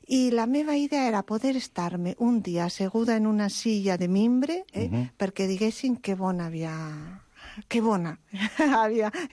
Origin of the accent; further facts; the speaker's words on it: Oviedo, Asturias, Spain; Jo, a Oviedo. Soc asturiana.